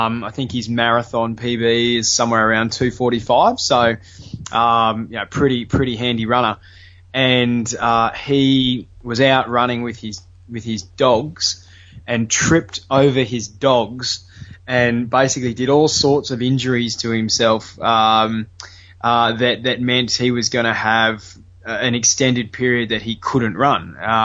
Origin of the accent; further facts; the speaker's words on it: Brisbane, Queensland, Australia; I grew up on Boondall on the north side of Brisbane